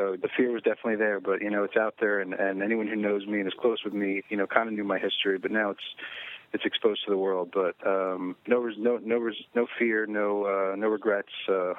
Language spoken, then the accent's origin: English; Florida, United States; now in New York, United States; It's going to be very cool to, come back to my hometown and my native South Florida roots